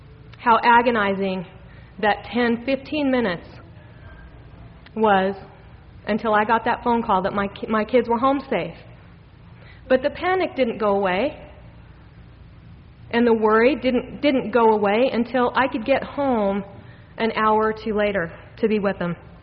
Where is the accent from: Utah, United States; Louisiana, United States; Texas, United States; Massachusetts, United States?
Utah, United States; However, I was born and raised right here in Utah, as was a number of my ancestors who were polygamists.